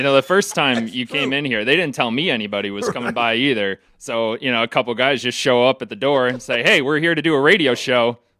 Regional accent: Long Island, New York, United States; now in New York City, United States; Yeah, so I'm obviously from New York, from Long Island originally. Moved to the city for a little while after college.

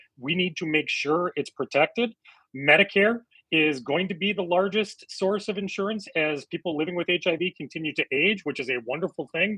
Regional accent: Eau Claire, Wisconsin, United States; For the folks who might be listening in from far northern Wisconsin, I grew up in Eau Claire.

